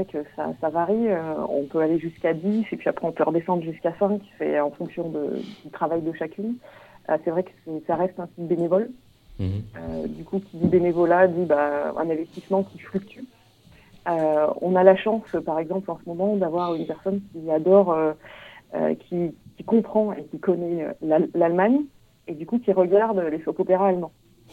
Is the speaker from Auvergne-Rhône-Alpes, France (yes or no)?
yes; Auvergne-Rhône-Alpes, France; C'est vrai que moi, à la base, je viens d'Auvergne.